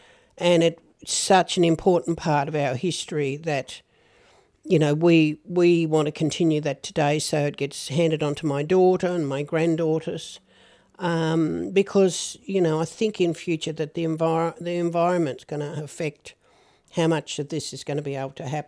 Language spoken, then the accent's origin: English; Cape Barren Island, Tasmania, Australia; I can remember as a young child growing up on Cape Barron